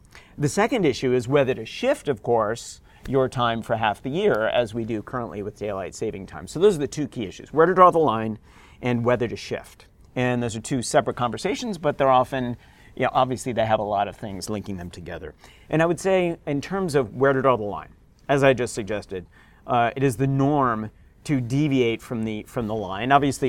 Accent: East Coast, United States; also born or lived in Maryland / Connecticut; I am from the East Coast. I'm from Maryland and Connecticut most recently.

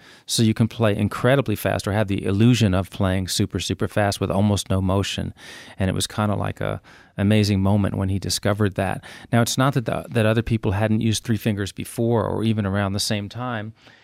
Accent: Queens, New York, United States; And I was a kid growing up in Queens, New York.

